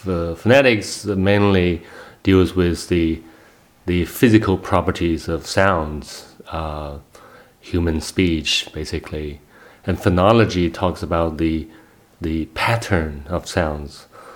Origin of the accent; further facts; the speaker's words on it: Hohhot, Inner Mongolia, China; English is a second language; Okay, I'm from Inner Mongolia, and the capital city of Inner Mongolia, Huhot, and I had my primary school years and middle school years.